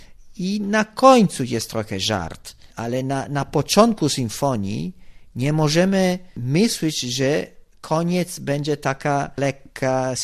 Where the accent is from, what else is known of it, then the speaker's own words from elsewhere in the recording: Italy; Polish is a second language; jestem Włochem